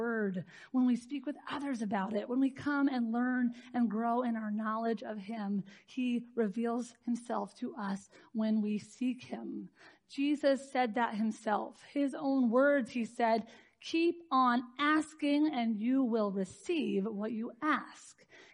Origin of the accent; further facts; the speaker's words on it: United States; We've grown up with a president and freedom. We don't have to bow down to the president. We're American, right?